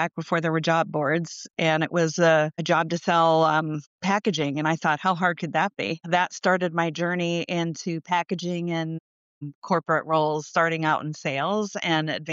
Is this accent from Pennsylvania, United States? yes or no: yes; Pittsburgh, Pennsylvania, United States; I got exposure to hiking and being outdoors, and I totally was not into that when I grew up in Pittsburgh.